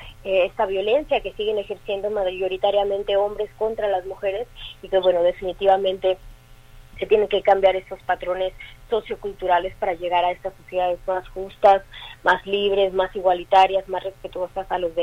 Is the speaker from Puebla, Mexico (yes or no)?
no; Jalisco, Mexico; nos indigna como mexicanas, como mujeres jaliscienses